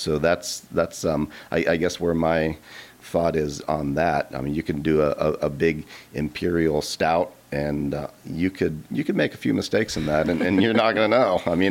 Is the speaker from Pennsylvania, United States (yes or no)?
yes; Pennsylvania, United States; There's a brewery in my hometown in Pennsylvania where I grew up